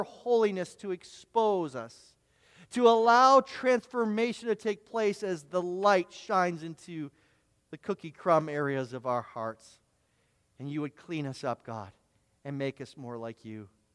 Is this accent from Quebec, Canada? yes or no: no; Cobourg, Ontario, Canada; Where are you from? Yeah, we're from Coburg.